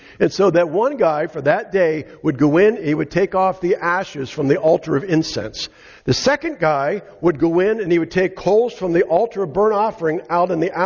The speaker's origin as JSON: {"language": "English", "town": "Titusville", "region": "Pennsylvania", "country": "United States", "tie": "born or raised there", "said": "I grew up in Titusville, Pennsylvania, a small steel town in western Pennsylvania. That's where I considered my childhood home."}